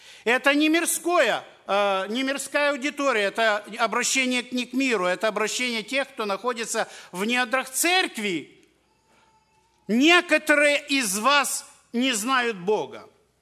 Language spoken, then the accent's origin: Russian; Ukraine; moved away; Мы только еще свежие приехали с той страны, с Украины.